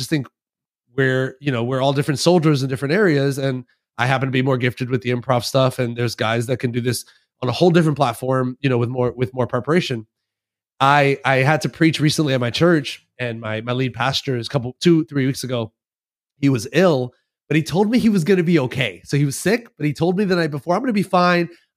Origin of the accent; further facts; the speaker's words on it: New York City, New York, United States; I'm from New York City originally.